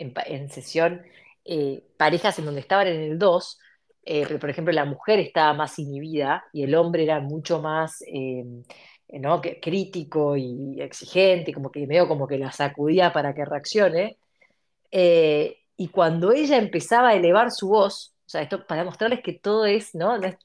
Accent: Argentina; now in Uruguay; yo estoy en Uruguay, soy argentina, pero vivo acá en Uruguay.

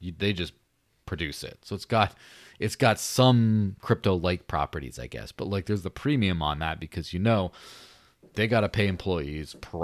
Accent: Mexico; now in United States; like I grew up in Mexico. I remember the peso crisis of the 90s.

